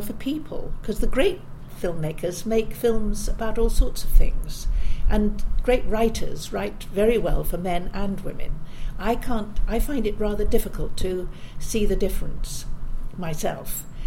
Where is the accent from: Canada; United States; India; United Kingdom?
United Kingdom; England; and I knew, being English, I know that the Queen is she's such an iconic figure